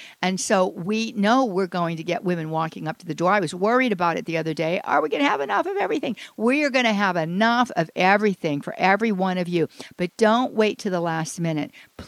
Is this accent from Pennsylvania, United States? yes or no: yes; Pittsburgh, Pennsylvania, United States; March, we are going to be in Pittsburgh, Pennsylvania. I cannot wait for that either. That is my hometown. I am eager to get back in the Berg. That's where I was raised.